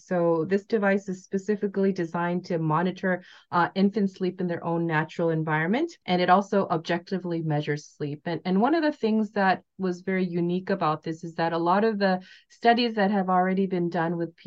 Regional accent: South Korea; I'm from Korea

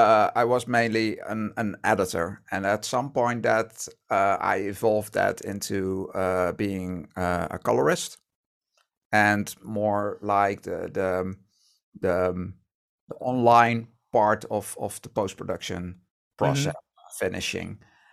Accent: Eindhoven, North Brabant, Netherlands; That was the first year that we did Eindhoven, which is basically my hometown, kind of.

